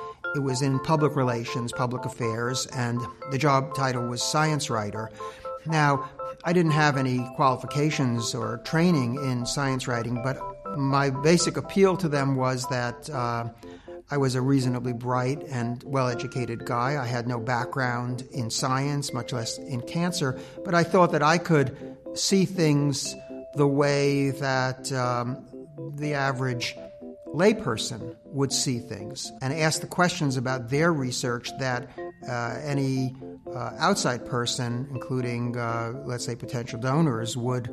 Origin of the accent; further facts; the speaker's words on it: Brooklyn, New York, United States; born there; I was born in Brooklyn, New York.